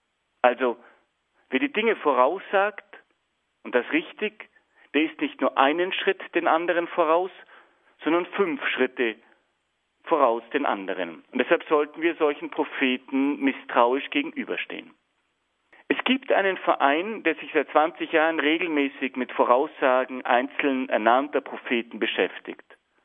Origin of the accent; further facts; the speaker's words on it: Bavaria, Germany; in dem wir uns als Deutsche, als Bayern viel fühlen dürfen.